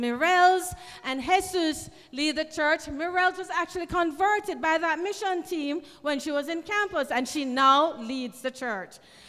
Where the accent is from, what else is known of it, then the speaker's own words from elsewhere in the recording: Jamaica; born there; I am fully Jamaican. My father's family came from India. My mother's family came from China. I was born in Jamaica. I look Filipino, and I really feel like I'm a black Jamaican